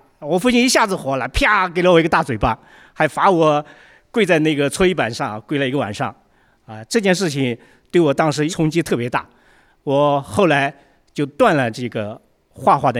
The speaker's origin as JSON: {"language": "Chinese", "region": "Jiangsu", "country": "China", "tie": "born or raised there", "said": "我老家在苏北农村"}